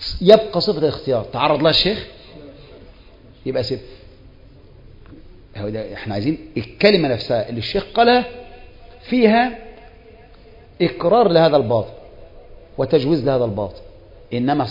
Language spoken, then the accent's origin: Arabic; Egypt; وانا مصري